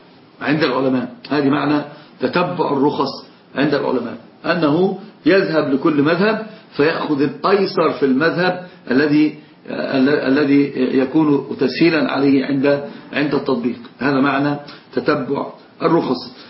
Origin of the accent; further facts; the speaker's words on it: Egypt; طب شوف أنت عندنا في مصر المزين يعني حلاق لأنه يزين الرجل.